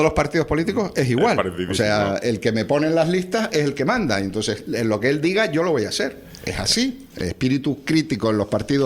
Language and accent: Spanish; Spain; porque obviamente yo soy español, vivo aquí, trabajo aquí, cotizo aquí y no tengo ninguna intención de irme de aquí.